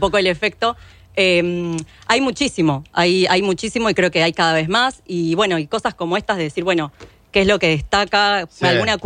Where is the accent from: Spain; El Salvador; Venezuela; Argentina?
Argentina; La Plata, Buenos Aires Province; Que yo soy platense, pero que por momentos me ha costado mucho sentirme en algún punto parte de como la cultura local.